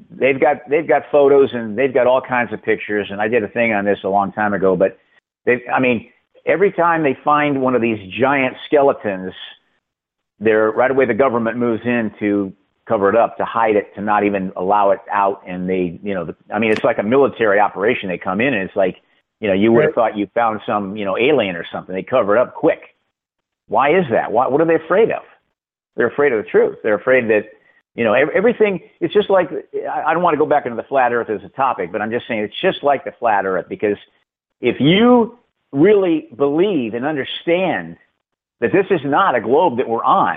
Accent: Ohio, United States; I grew up in Northern Ohio.

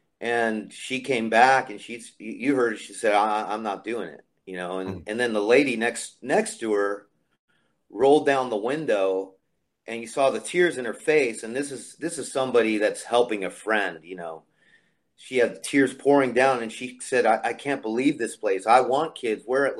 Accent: California, United States; moved away; I'm a transplant from California, Bay Area, land of fruit flakes and nuts

